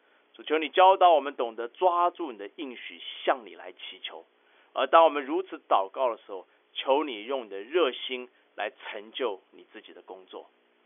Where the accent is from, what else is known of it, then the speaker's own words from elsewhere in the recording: China; 就像我们中国人一样，我们每中国人都喜欢到餐馆去吃饭